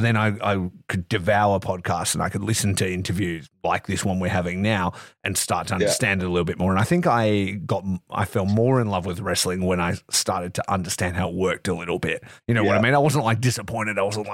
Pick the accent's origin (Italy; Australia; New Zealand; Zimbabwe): Australia; Geraldton, Western Australia; I grew up in Geraldton, so we're a little bit behind anyway.